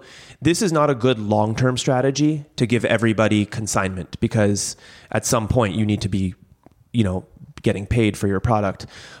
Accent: Los Angeles, California, United States; I said, oh, I'm from Los Angeles.

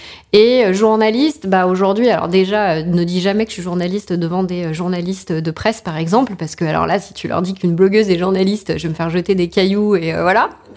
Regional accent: Albi, Occitanie, France; born there; je suis parisienne de cœur en réalité et pas de naissance. Ma famille est parisienne, mais mon père a trouvé son premier job à côté de Toulouse. Donc, je suis albigeoise, coming out régionale. mais j'ai pas d'autres racines que celle d'y être née

